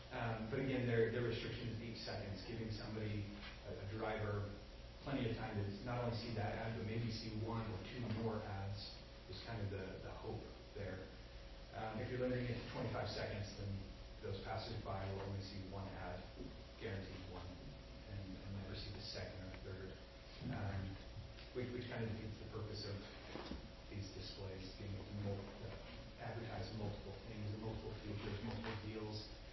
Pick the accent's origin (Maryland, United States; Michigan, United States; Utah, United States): Utah, United States; St. George; I'm from St. George, born and raised here, been in the sign industry for 20 years.